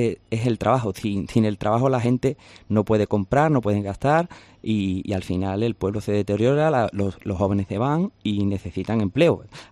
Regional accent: Manzanilla, Andalusia, Spain; veo cómo está mi pueblo, es que esto ha sido lo que me ha iniciado a hacer, a decir, ¿por qué el pueblo tiene que estar así? Esto no puede, porque los pueblos alrededor están muy bien y Manzanilla está muy mal.

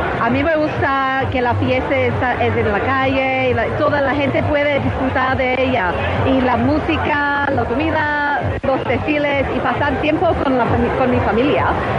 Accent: Sydney, New South Wales, Australia; Spanish is a second language; Sí, de Sydney.

